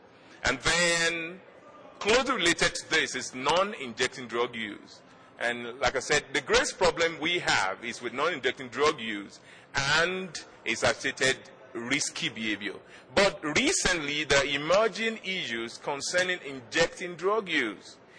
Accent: Nigeria; I'm from Nigeria, and we're just like 9 years out of military rule.

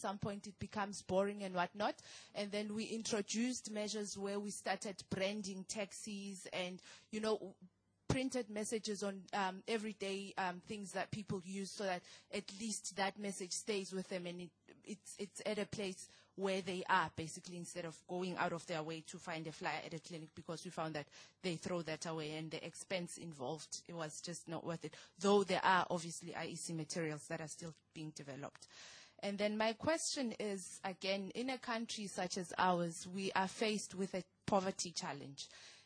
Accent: South Africa; I'm from South Africa

